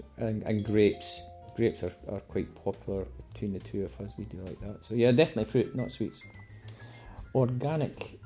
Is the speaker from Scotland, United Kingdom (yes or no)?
yes; Scotland, United Kingdom; And of course, being a Scot, I like a whiskey.